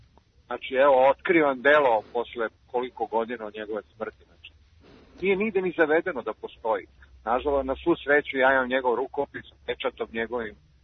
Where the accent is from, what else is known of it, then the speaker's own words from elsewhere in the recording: Serbia; mi smo Srbi.